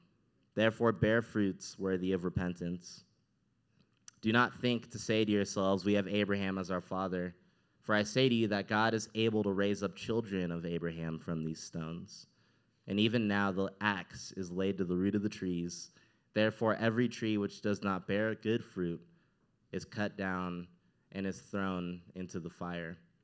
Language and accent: English; Highlands Ranch, Colorado, United States; I grew up in Highland Ranch. My brother, sister-in-law, they also know Highland Ranch real well.